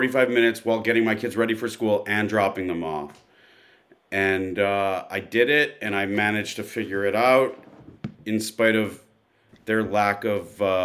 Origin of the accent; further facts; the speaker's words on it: Midwest, United States; I grew up in the Midwest